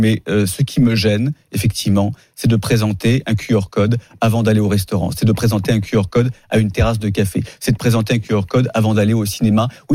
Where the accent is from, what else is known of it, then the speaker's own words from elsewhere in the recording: France; Moi, je suis un Français attaché, je dirais, à l'esprit et à notre histoire.